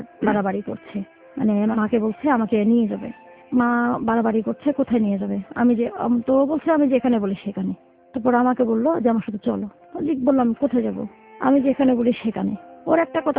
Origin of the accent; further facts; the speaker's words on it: Chittagong, Chittagong Division, Bangladesh; আমার বাড়ি চিটাগং।